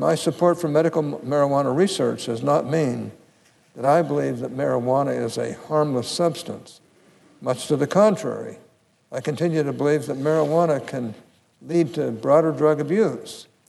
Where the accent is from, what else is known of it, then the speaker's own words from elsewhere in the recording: Utah, United States; the broader discussion of medical marijuana and its implications in my home state of Utah.